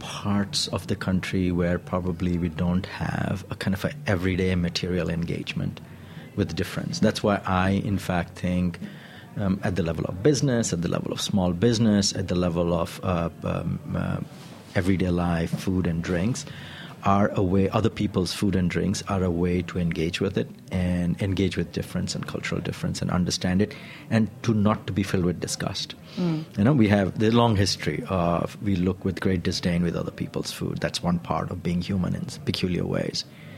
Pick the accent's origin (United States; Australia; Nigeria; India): India; I come from India. And in India, we have seen a similar reversal. I'm born into a Hindu family.